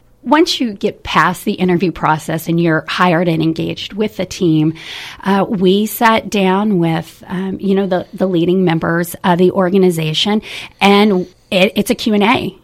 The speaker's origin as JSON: {"language": "English", "region": "Kentucky", "country": "United States", "tie": "born there", "also_born_or_lived": "Indiana", "said": "I was born in Kentucky, so between my Kentucky roots and going to school in Indiana"}